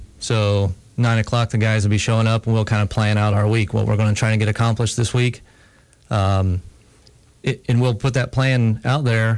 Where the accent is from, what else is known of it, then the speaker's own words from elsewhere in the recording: Monticello, Illinois, United States; Monticello, Illinois.